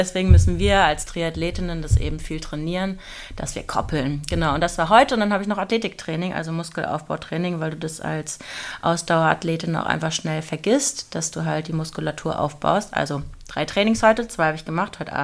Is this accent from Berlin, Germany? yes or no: no; Kiel, Schleswig-Holstein, Germany; now in Hamburg, Germany; Also ich komme aus Kiel davor ursprünglich.